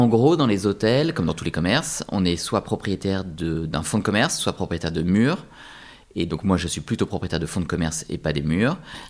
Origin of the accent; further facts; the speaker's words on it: France; Et en fait, c'est chez nous, en France, c'est un truc qui se fait pas trop